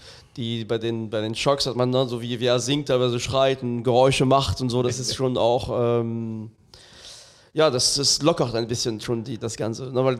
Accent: France; Ich komme aus Frankreich

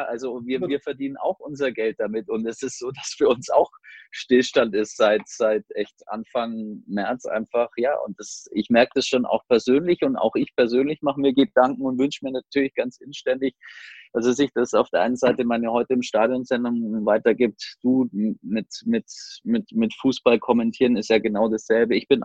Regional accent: Bavaria, Germany; now in Erlangen, Germany; ich bin ja aus der Nähe hier, ich bin ja in Franken auch, bin aus der Nähe von Nürnberg, da wohne ich in Erlangen

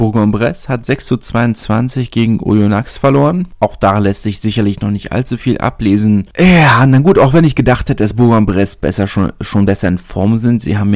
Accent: Berlin, Germany; Und als Berliner bin ich natürlich besonders stolz drauf

